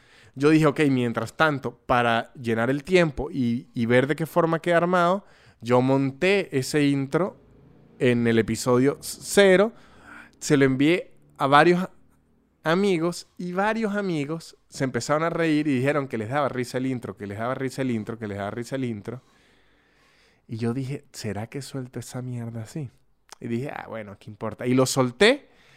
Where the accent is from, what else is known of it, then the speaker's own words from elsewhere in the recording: Venezuela; Como venezolano y me entregué